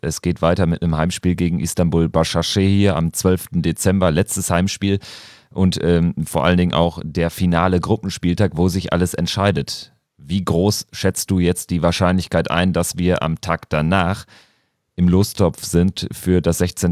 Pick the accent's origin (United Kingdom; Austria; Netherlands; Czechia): Austria; Graz, Styria; Also bei uns in Graz war dann doch deutlich mehr los, als was man da von den Wolfsburgern in Lviv gehört hat beim Auswärtsspiel gegen Alexandria.